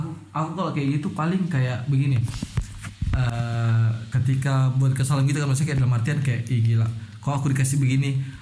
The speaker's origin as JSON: {"language": "Indonesian", "region": "Kalimantan", "country": "Indonesia", "said": "kalau di daerahku tuh di Kalimantan"}